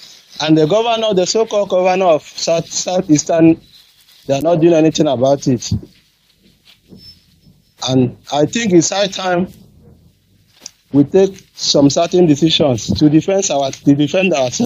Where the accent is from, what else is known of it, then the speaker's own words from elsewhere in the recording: Imo, Nigeria; now in Equatorial Guinea; I'm from Imo State, but I'm currently in Equatorial Guinea.